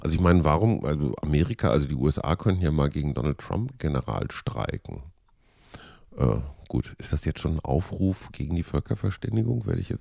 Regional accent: North Rhine-Westphalia, Germany; Aus meiner Jugend als Kind in Nordrhein-Westfalen

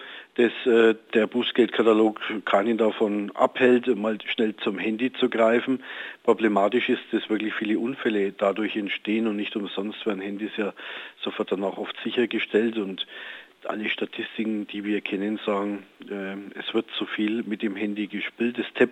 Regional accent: Nuremberg, Bavaria, Germany; In meiner Heimatstadt Nürnberg sind 80% aller Straßen schon mit Zone 30 ausgestattet.

